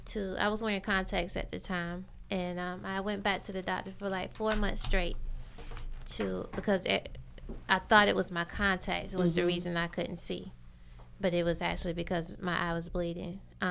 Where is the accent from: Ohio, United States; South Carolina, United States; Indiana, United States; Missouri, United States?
South Carolina, United States; now in Florida, United States; I'm from South Carolina. I moved to Florida 4 years ago.